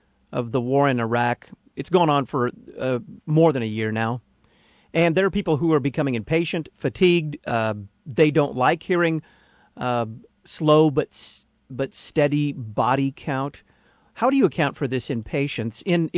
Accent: Dallas, Texas, United States; I'm from Dallas originally, and there's a club district in Dallas down near downtown.

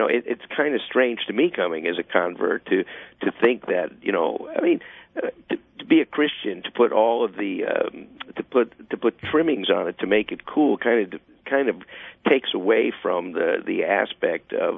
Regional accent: the South, United States; You're not going to understand the discrimination I grew up with in the South

